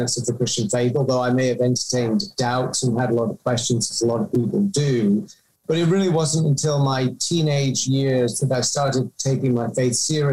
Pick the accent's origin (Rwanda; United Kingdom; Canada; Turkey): United Kingdom; now in United States; I mean, I describe myself as British because that's really how I see myself, although I'm now an American citizen, so I guess I'm a British American